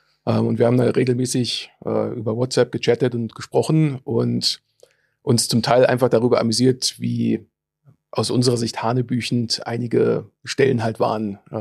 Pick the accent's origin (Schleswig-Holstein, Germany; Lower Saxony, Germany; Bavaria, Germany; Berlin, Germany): Berlin, Germany; born there; einer der beiden Autoren, gebürtiger Berliner, Mitte 40 momentan